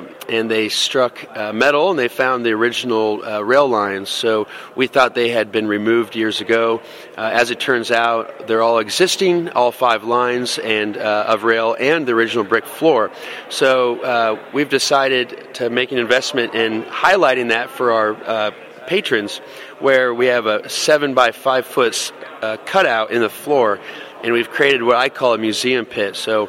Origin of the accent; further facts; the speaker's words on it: Des Moines, Iowa, United States; Oh, well, actually, so I grew up in Des Moines.